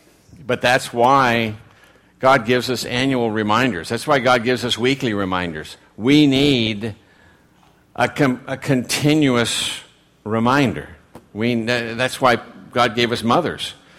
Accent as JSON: {"language": "English", "region": "Texas", "country": "United States", "said": "I'm from Texas, don't get me started."}